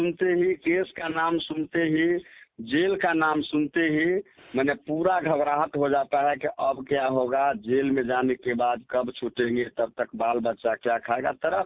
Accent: Ahmadpur, Bihar, India; मेरा घर अहमदपुर में है, गंसारा पंचायत के अहमदपुर गांव है।

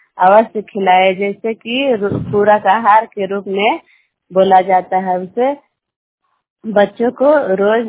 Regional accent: Balaupar, Bihar, India; मैं बलौपर के रहने वाली हूँ, नारदीगंज प्रखंड से हूँ।

